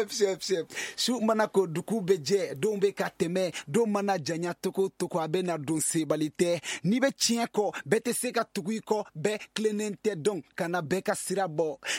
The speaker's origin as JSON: {"language": "French", "town": "Bla", "region": "Ségou", "country": "Mali", "said": "Voilà, vu que je venais de loin, de très loin même. Je viens de Bla."}